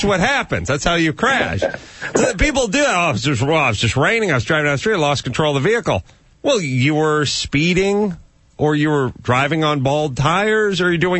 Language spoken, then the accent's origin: English; United States; I was sitting on my stepdad's lap driving his GTO when I was 9. You know, this is what you do as an American. You grow up in this culture